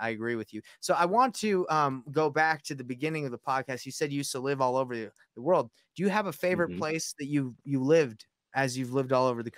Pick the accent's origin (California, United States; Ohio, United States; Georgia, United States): Georgia, United States; Marietta; also born or lived in Roswell; I grew up in Marietta, Roswell, East Cobb. I grew up in that area over there.